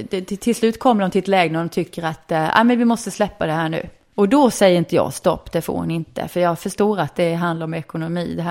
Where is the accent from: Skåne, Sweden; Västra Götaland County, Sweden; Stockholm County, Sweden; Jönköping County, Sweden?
Jönköping County, Sweden; Vetlanda; när jag var 15-16 hemma i Vetlanda